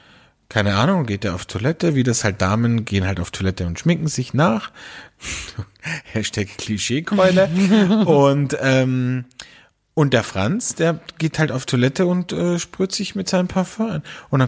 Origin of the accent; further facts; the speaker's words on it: Carinthia, Austria; Der kommt aus meinem Heimatbundesland, aus Kärnten, okay, und ist nicht so oft in Wien.